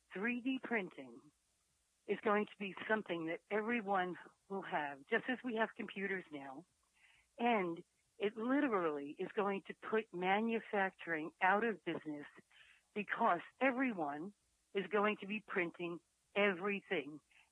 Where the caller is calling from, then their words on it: Hoboken, New Jersey, United States; I'm calling from Hoboken, New Jersey.